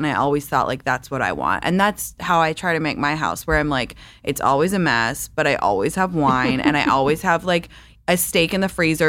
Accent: London, United Kingdom; I'm really feel lucky that I grew up in London

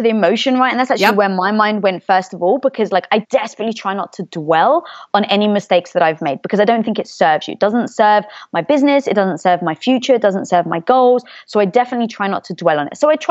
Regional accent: United Kingdom; Now being British, I'd never even eaten a peanut butter and jelly sandwich before, so I actually couldn't chime in.

